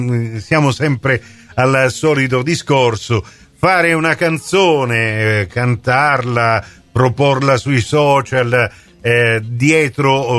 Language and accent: Italian; Marsala, Sicily, Italy; visto che siete in Sicilia, avete scelto di girare dalle nostre parti, ma diciamo che siete andati fuori giurisdizione marsalese